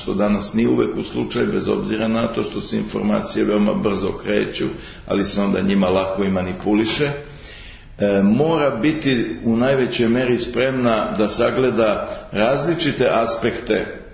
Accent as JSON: {"language": "Serbian", "country": "Serbia", "said": "kao Srbin, kao čovjek koji živi ovdje gdje živi, u Beogradu, u Srbiji"}